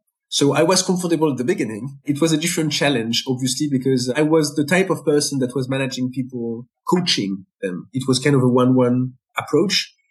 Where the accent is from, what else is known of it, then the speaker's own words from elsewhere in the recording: Paris, Île-de-France, France; English is a second language; I'm from Paris. I'm a French person. I guess you have heard that with my accent. My family come from half of France, half of Algeria. Okay, it's three generations before. So this last name is from Algeria.